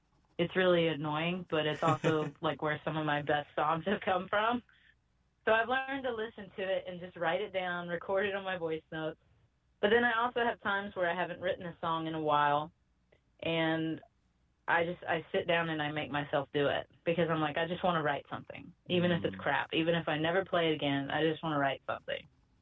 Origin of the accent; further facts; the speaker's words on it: Texas, United States; now in Alabama, United States; I'm born and raised in Texas, and I've always kind of ended up back in the South. Like, I'm in Alabama with my family now.